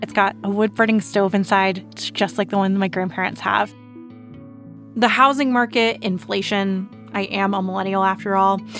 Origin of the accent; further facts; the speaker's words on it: North Carolina, United States; Like, for me, I'm from North Carolina, and I constantly think about moving back there.